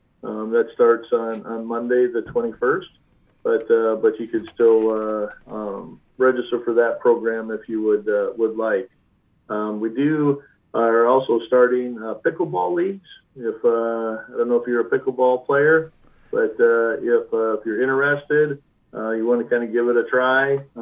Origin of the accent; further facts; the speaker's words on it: Wisconsin, United States; I grew up in Wisconsin as well.